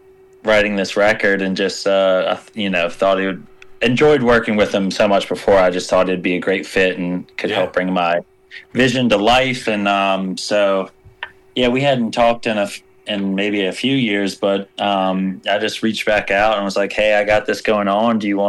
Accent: Virginia, United States; No, I grew up in Virginia, actually, in Goochland County, Virginia, just outside of Richmond.

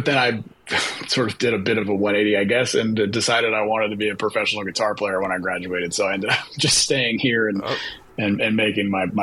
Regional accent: Menlo Park, California, United States; Yeah, I grew up in Menlo Park.

